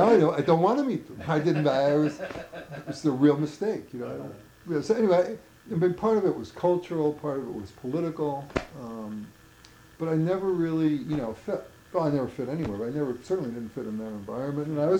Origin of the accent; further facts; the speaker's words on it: New York City, New York, United States; I grew up in New York City, and I never met a farm boy.